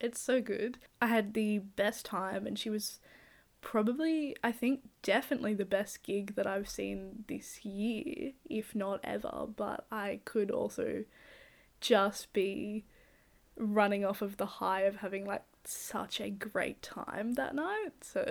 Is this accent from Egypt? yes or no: no; Orange, New South Wales, Australia; also born or lived in Dubbo; I grew up in Orange, and then I moved to Dubbo when I was like 10.